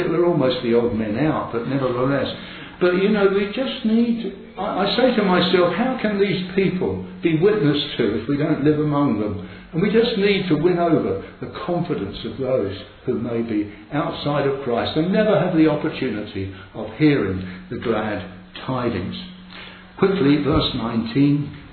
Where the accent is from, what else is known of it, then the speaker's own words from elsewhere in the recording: Leicester, East Midlands, United Kingdom; As you know, I come from Leicester.